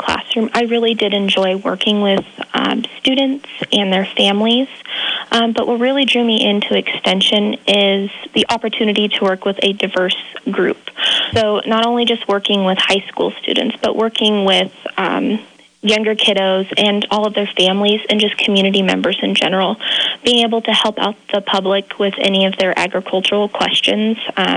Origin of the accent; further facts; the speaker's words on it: Frankfort, Kansas, United States; I'm originally from Frankfort. I graduated from Frankfort High in 2019.